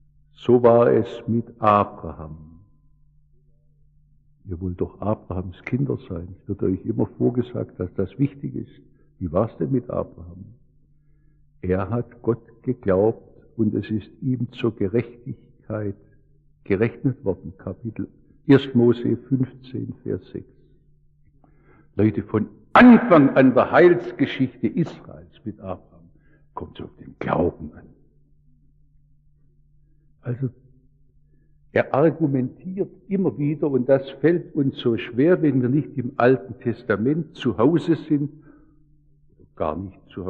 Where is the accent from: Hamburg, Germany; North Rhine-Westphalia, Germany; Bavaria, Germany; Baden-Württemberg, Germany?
Baden-Württemberg, Germany; accent: Swabian; Manche unter Ihnen verstehen meinen Dialekt schwer, aber ich bin nun mal Schwabe, ich gehöre in dies Schwabenland.